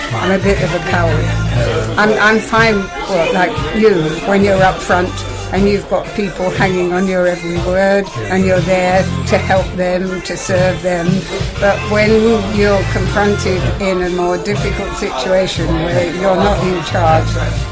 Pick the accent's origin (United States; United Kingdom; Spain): United Kingdom; London; now in Wales; I was in London through the whole of the World War.